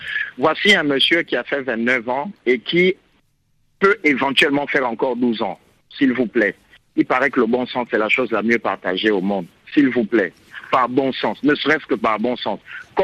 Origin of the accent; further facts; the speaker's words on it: Gabon; parce que moi je suis Gabonais, au Gabon il n'y a pas de championnat professionnel